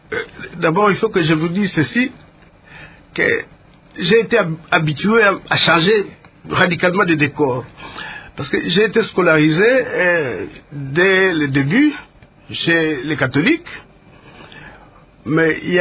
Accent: Bukavu, South Kivu, DR Congo; born there; Je suis né à Costermansville à cette époque-là. C'est le nom que portait Bukavu en 1943.

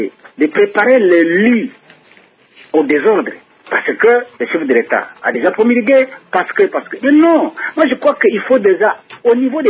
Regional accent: DR Congo; mais ici, en tant que Congolais, nous devons parfois nous dire des choses pour faire avancer ce pays.

